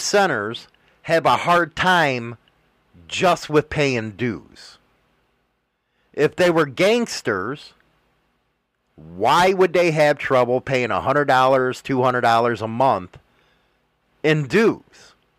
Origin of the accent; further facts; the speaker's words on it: Chicago, Illinois, United States; I always say outfit because I'm from Chicago